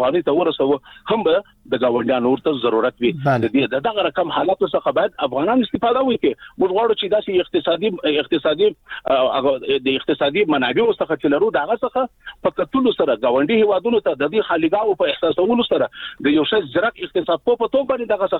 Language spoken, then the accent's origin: Pashto; Afghanistan; موږ ورته متعهد پاتې یو، موږ افغانان یو